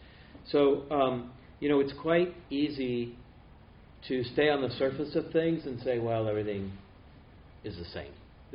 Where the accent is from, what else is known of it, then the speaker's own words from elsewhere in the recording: Marin County, California, United States; I can make that joke because I grew up in Marin County.